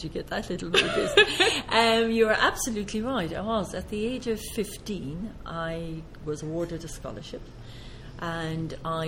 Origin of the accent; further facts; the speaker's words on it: Munster, Ireland; And I'm Irish, as you gather.